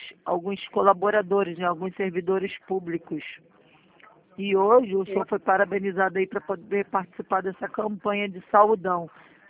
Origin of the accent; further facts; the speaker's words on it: Ourinhos, São Paulo, Brazil; sou da cidade de Ourinhos, São Paulo